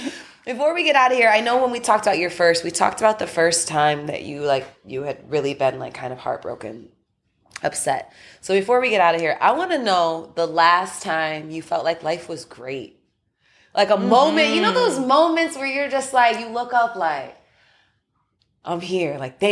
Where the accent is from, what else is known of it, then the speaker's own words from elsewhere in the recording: Chicago, Illinois, United States; I'm from Chicago, so the … thing is like a little touchy to me.